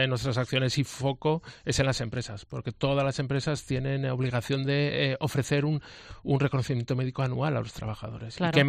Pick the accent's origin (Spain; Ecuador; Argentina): Spain; Aragon; Lo que pasa es que somos de Aragón, los seis que formamos la Junta Directiva somos de Aragón